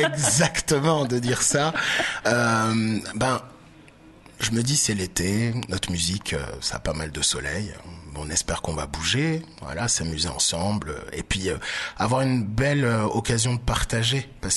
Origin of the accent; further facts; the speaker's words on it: Côte d’Ivoire; also born or lived in France; Moi, je suis ivoirien, mais j'ai été éduqué en France.